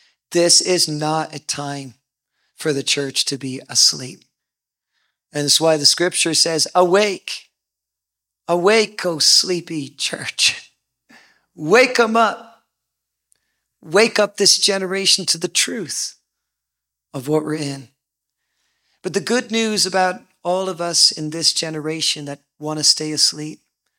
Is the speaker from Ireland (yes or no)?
yes; Munster, Ireland; now in United States; I am from County Cork, Ireland, and I'm a Republican.